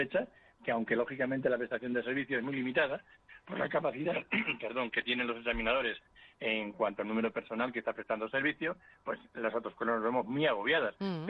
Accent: Ávila, Castile and León, Spain; yo soy de Ávila, de la provincia de Ávila

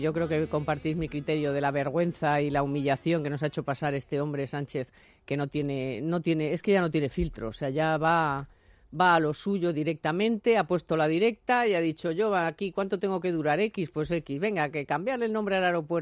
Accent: Spain; como española

